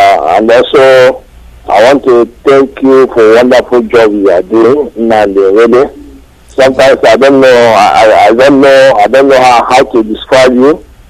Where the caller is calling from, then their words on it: Belgium; I'm calling from Belgium.